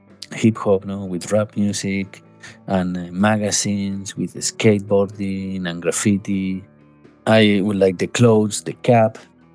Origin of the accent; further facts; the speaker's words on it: Santander, Cantabria, Spain; now in London, United Kingdom; And I live in London, actually, but I'm from Spain, and I'm an artist.